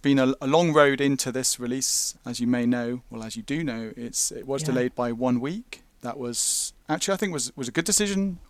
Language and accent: English; England, United Kingdom; I'm from England in the United Kingdom